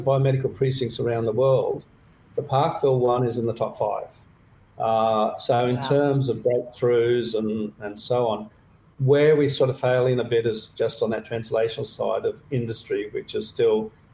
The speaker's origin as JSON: {"language": "English", "town": "Sydney", "region": "New South Wales", "country": "Australia", "tie": "born or raised there", "lives_now": "Melbourne, Australia", "said": "I am very proud Melbourneian, even though I grew up in Sydney."}